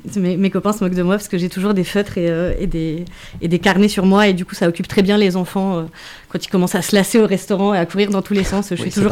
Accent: Montpellier, Occitanie, France; Je suis née à Montpellier et du coup j'ai grandi entre Montpellier et les Cévennes, en fait, dans l'arrière-pays montpelliérain, donc entre la terre rouge de Sommières et du lac du Salagou et la mer Méditerranée.

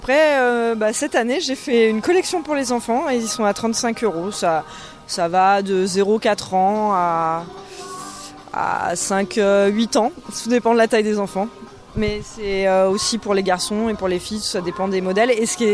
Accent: Provence-Alpes-Côte d'Azur, France; Je suis du Verdon. Mais du coup, c'est 45 minutes d'ici

